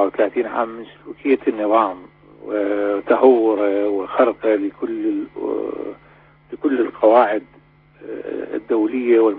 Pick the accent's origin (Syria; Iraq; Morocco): Iraq; وهذا شيء يعني احنا كعراقيين وكرجال قانون وكمعارضة عراقية